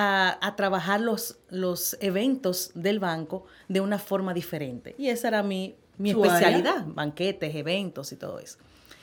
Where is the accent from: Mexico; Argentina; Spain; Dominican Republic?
Dominican Republic; Moca, Espaillat; Yo soy de Moca y mi familia es mocana. O sea, yo soy de nacimiento y de origen mocano. Mi mamá es de La Vega. Por lo tanto, mis orígenes están en el Cibao, en la tierra negra del Cibao.